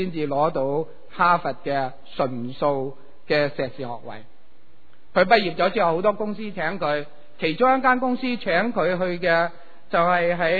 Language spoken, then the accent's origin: Cantonese; China; now in United States; 我不敢说美国有种族歧视，但我知道我们在美国的当中，我们中国人和白人多少有少少的分别。